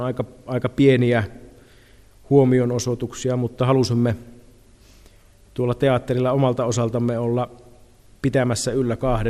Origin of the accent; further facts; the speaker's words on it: Pieksämäki, South Savo, Finland; born there; Tästä oivallisena esimerkkinä käy synnyinkaupunkini Pieksämäki